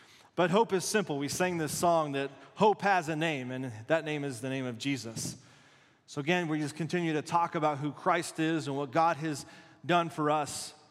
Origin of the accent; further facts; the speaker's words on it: Casper, Wyoming, United States; I grew up in Casper, Wyoming.